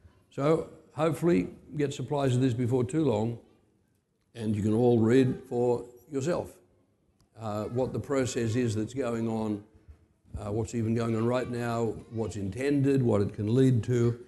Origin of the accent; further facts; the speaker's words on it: Australia; You know, I grew up in Australia where politicians could reason, they could debate